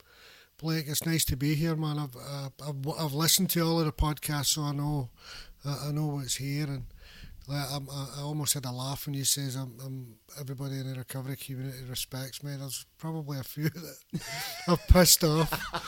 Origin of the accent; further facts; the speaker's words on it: Glasgow, Scotland, United Kingdom; I grew up, we called them schemes. That's what the housing estates were called. They're called schemes.